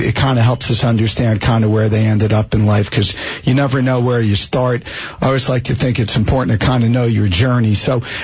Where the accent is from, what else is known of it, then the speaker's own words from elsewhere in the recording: Springfield, New Jersey, United States; I grew up in Springfield, so we're literally neighbors. I grew up in Union County